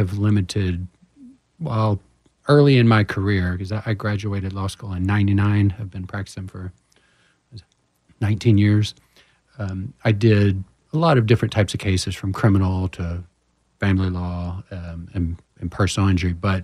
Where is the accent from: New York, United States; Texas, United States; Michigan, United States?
Texas, United States; Houston; So I'm from Houston originally. After high school, I joined the Army.